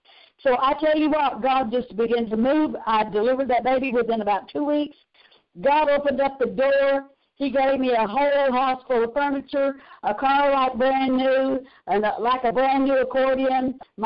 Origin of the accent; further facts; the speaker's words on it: Arkansas, United States; when I was a young girl, I was raised over in Arkansas on a farm and went to church all my life, got married at 15 years old